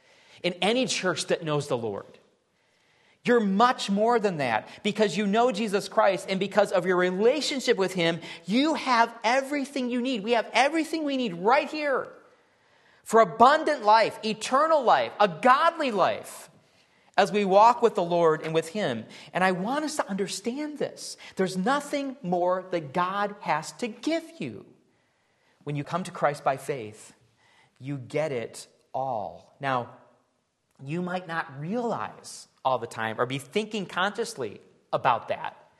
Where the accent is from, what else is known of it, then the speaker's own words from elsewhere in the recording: Minneapolis, Minnesota, United States; But I came from Minneapolis where everything's coded, you know, and so it's just a number to me.